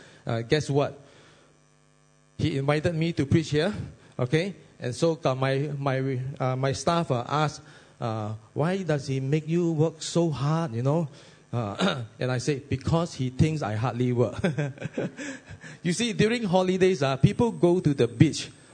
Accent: Sandakan, Sabah, Malaysia; first language Cantonese; English is a second language; I'm a Cantonese guy, okay? I'm from Sandakan, a little, they call it a little Hong Kong, okay? A small town in Sabah.

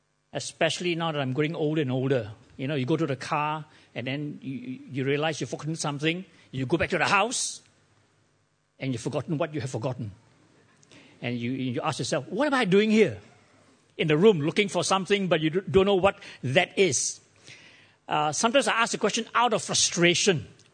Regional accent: Taiping, Perak, Malaysia; Last week I was back in my hometown in Taiping, so this week I'm here with you.

